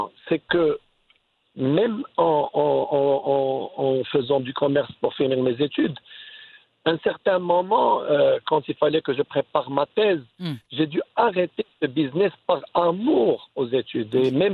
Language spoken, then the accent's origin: French; Côte d’Ivoire; born there; je suis reparti en Côte d'Ivoire parce que c'est mon pays natal. Je suis né en Côte d'Ivoire